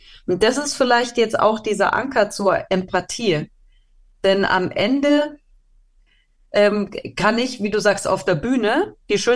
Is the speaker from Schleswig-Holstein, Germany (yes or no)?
no; Bavaria, Germany; Ja, ich bin in Bayern in Zeiten von Strauß noch groß geworden.